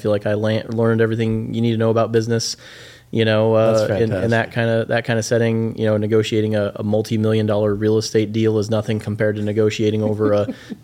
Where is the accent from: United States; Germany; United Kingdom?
United States; Rochester, Minnesota; also born or lived in Oklahoma, United States; Yeah, I grew up in Rochester here, graduated from John Marshall class of 01 and, or 2000.